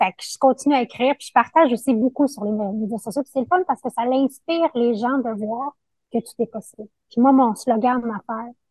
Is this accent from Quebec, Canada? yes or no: yes; Montreal, Quebec, Canada; Moi, je suis de Montréal, mais